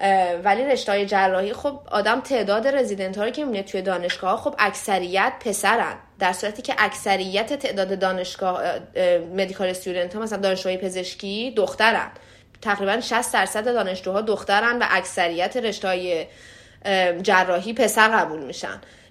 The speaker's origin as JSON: {"language": "Persian", "country": "Iran", "said": "به خاطر اینکه من ایرانیم"}